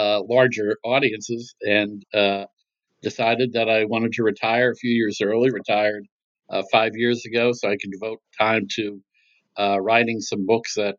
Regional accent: Scranton, Pennsylvania, United States; We grew up in Scranton together as huge fans of the Eastern League.

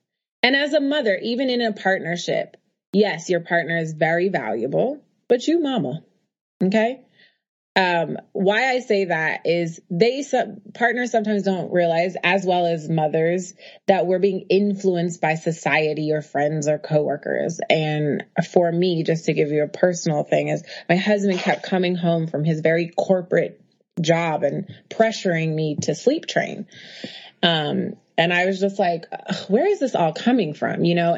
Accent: Oakland, California, United States; now in New York, United States; I'm a girl from Oakland who lives in Harlem

